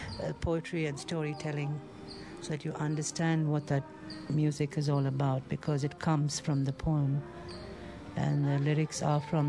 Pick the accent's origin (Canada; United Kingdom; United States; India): India; I am Indian, so I would give part of mine